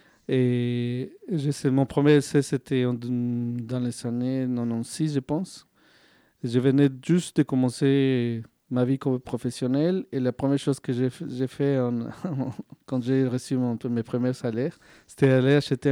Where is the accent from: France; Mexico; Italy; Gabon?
Mexico; Puebla; moi, je suis originaire de Puebla.